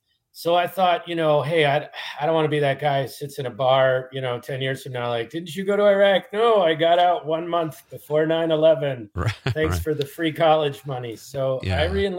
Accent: Eagle River, Wisconsin, United States; also born or lived in Milwaukee; I was born in Milwaukee, Wisconsin, raised in Eagle River, Wisconsin, to go to college, I joined the military at 17, Wisconsin Army National Guard, 724th out of Tomahawk, Wisconsin.

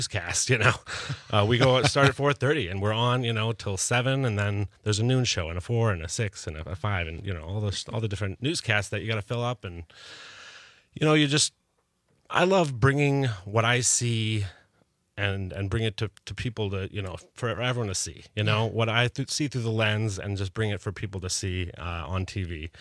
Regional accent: Chicago, Illinois, United States; now in Madison, United States

